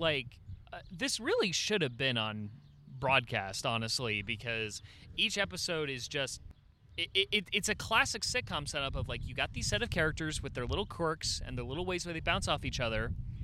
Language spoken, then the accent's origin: English; United States; but my response to that is, I'm an American, goddammit.